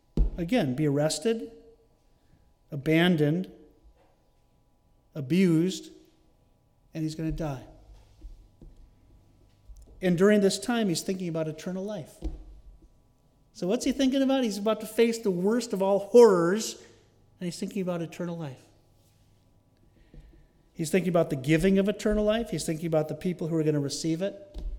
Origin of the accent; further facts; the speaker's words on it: Rochester, New York, United States; I was from Rochester, New York. And so we would take like a 6-hour ride up there to this little cabin in the Green Mountains of Vermont.